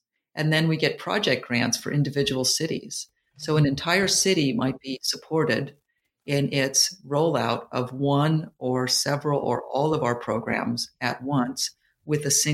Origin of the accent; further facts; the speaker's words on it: California, United States; I just ended up with them because I was from Silicon Valley and I was from Stanford. That's what we did in Silicon Valley.